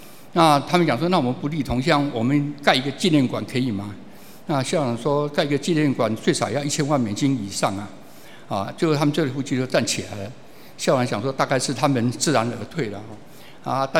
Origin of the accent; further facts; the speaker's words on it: Taiwan; 我们台湾有一句话就是乡下，我们乡下人后面都会加三个字